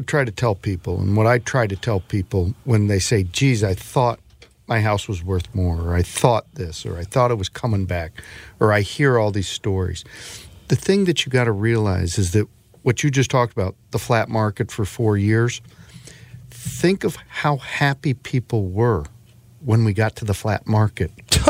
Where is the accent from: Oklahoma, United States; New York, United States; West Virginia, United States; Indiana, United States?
Indiana, United States; South Bend; I'm from South Bend, Indiana originally, okay?